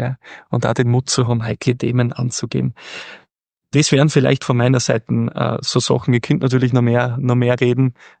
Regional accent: Styria, Austria; Das ist gerade im ländlicheren Bereich, ich komme aus dem Bezirk Weiz, auch aus dem ländlicheren Bereich, durchaus etwas Mögliches.

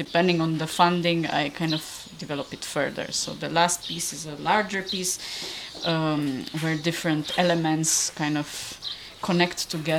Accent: Timișoara, Timiș County, Romania; English is a second language; now in Berlin, Germany; I'm originally from Timișoara, so the west side of the country, and I've been developing my practice for over 10 years in Berlin.

